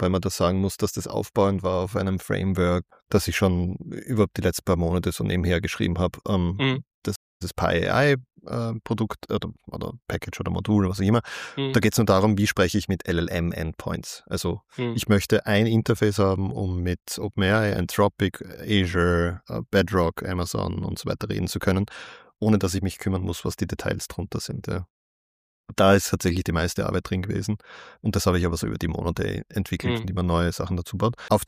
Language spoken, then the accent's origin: German; Austria; Ich fühle mich auch als Europäer und nicht als Österreicher.